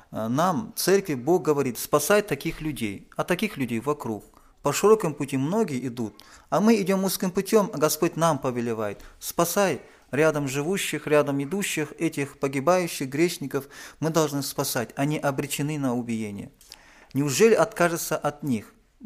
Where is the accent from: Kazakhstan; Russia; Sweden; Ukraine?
Kazakhstan; что я брат казах, могу здесь стоять